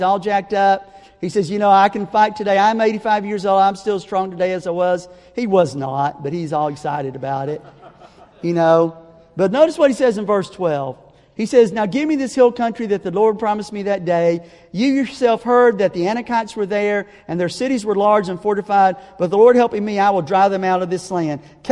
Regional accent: the South, United States; And I'm not being ashamed of growing up in the South. Because God in His made my genes male genes. God made my genes white genes. And by the grace of God, I was born in the South.

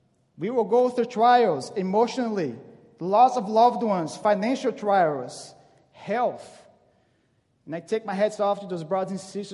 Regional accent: Brazil; I'm originally from Brazil, and I've been living here for several years.

